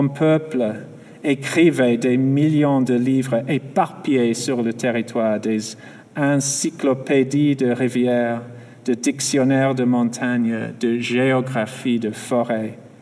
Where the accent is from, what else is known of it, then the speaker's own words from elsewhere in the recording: Scotland, United Kingdom; but I come from Scotland, sort